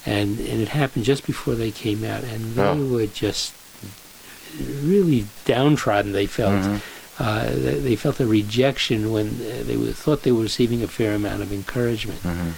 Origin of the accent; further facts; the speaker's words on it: New York, United States; Growing up in New York, you don't have to do anything Jewish to feel Jewish. A quarter of the city of the metropolitan area in New York was Jewish at the time.